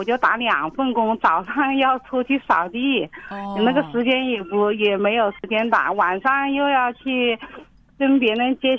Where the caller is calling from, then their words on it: Hubei, China; 我是湖北的。